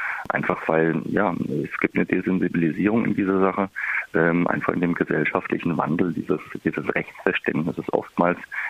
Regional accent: Bühl, Baden-Württemberg, Germany; Gut, ich komme aus Bühl, aber nicht aus Tübingen.

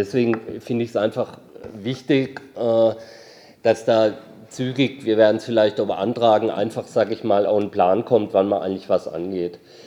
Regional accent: Freiburg, Baden-Württemberg, Germany; Und wir nutzen ja als Freiburger diese Orte auch sehr gern

